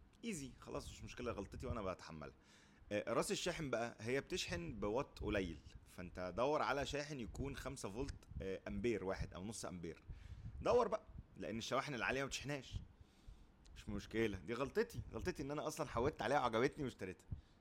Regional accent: Egypt; واحنا ما شاء الله الكهرباء عندنا في مصر يعني مش احسن حاجه

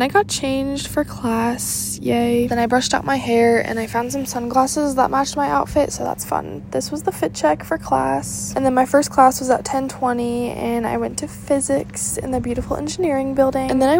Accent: Illinois, United States; I'm from Illinois. I am still not used to the hills

